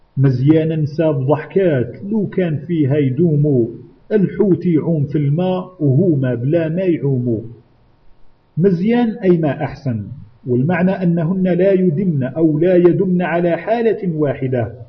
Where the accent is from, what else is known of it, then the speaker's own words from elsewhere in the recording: Algeria; ويقرب من هذا الرباع المثل العامي السائر عندنا بالجزائر